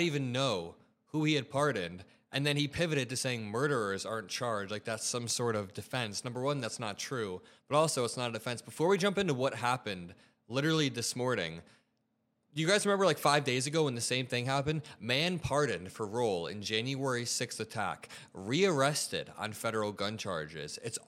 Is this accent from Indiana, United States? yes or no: yes; Indiana, United States; got a crazy story coming out of my home state of Indiana